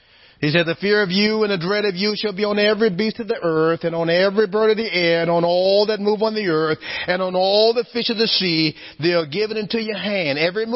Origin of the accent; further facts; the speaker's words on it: Louisiana, United States; I'm from Louisiana. Louisiana is called sportsman's paradise. People eat all kind of creepy crawly things.